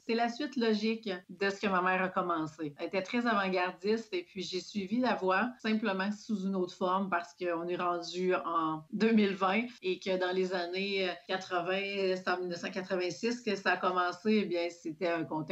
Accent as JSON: {"language": "French", "region": "Quebec", "country": "Canada", "said": "je viens d'une petite région dans le nord du Québec pour laquelle j'ai toujours habité jusqu'à, je dirais, là, 2 ans."}